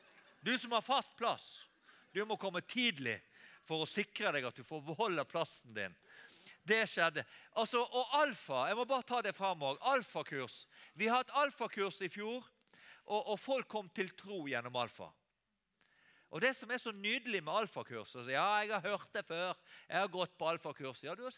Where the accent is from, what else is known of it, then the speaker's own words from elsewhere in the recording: Western Norway, Norway; Jeg er fra Vestlandet, vet